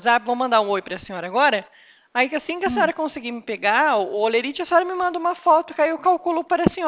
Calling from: Presidente Prudente, São Paulo, Brazil; nós estamos entrando em contato com alguns funcionários aí da Prefeitura de Bastos, nós somos aqui de Prudente.

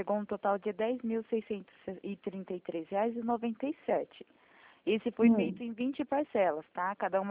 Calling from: Itatiba, São Paulo, Brazil; Não, nós somos aqui de Itatiba, do lado de Atibaia.

